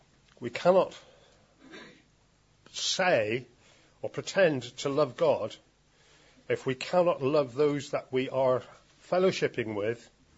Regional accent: United Kingdom; It says, be courteous. But I'm British.

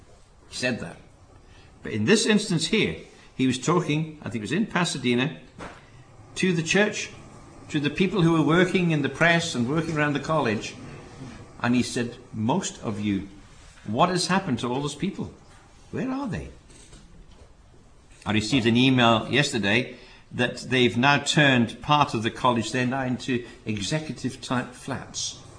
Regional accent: Wales, United Kingdom; I was brought up in South Wales for a period of time, right next to the great big steelworks there at Port Talbot.

